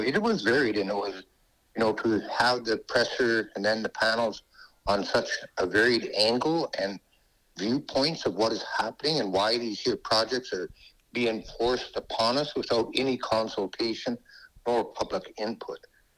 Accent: British Columbia, Canada; I am from the Tsayu, the Beaver Clan of the Wet'suwet'en, and I'm calling from my home here in Tekya, Eglogan.

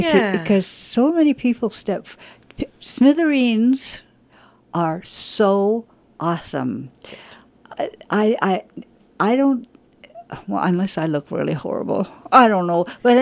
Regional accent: Vancouver, British Columbia, Canada; born there; I was born in Canada and I am Canadian and I'm never going to let it go.

